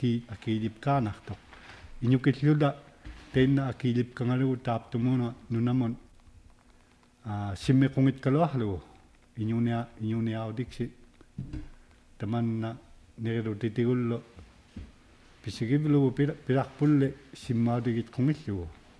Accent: Barrow, Alaska, United States; I'm from Barrow, Alaska.

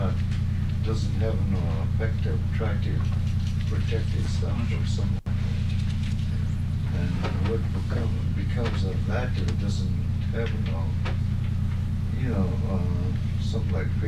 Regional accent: Nikolski, Alaska, United States; I'm from Nikolsky, Alaska

